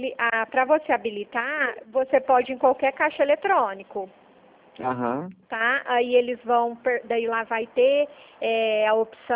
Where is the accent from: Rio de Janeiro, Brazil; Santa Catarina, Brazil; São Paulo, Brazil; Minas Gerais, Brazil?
São Paulo, Brazil; Franca; Eu sou de Franca, eu falo da Central de Franca.